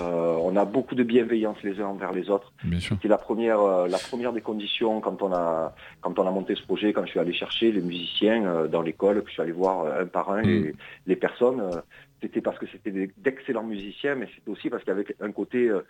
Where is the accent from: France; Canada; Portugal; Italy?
France; Marseille, Provence-Alpes-Côte d'Azur; moi je suis à l'origine, moi je suis de Marseille, dans le 13e de Marseille